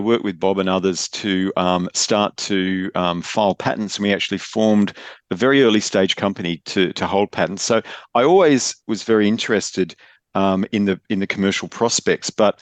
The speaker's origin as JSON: {"language": "English", "country": "Australia", "said": "I am Australian originally, but did PhD in Cambridge."}